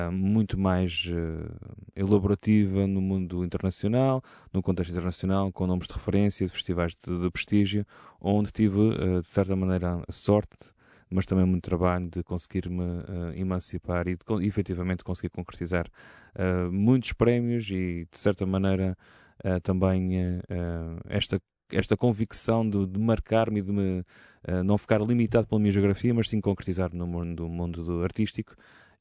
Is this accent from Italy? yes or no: no; Angra do Heroísmo, Azores, Portugal; O facto de estar baseado na Ilha Terceira é apenas a minha cidade natal, a minha ilha natal.